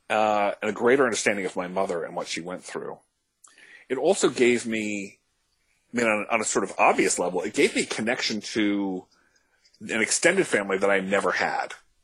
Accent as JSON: {"language": "English", "country": "United States", "tie": "born or raised there", "said": "I grew up outside Washington, D.C. They were still in Canada."}